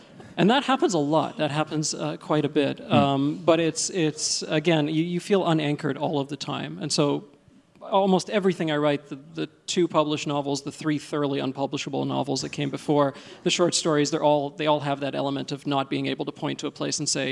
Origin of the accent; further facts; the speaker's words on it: Egypt; born there; accent: Egyptian; English is a second language; and finally we got to Egypt, where I was born. And when I said, you know, well, I was born in Egypt, and he sort of nodded, and he said, yeah, I could hear the Egyptian in your accent.